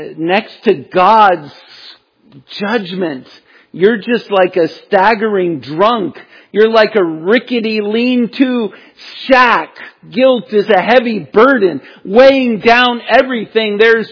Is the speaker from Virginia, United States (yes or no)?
yes; Virginia Beach, Virginia, United States; now in Georgia, United States; But I grew up in Virginia Beach. We used to get the real thing in Virginia Beach.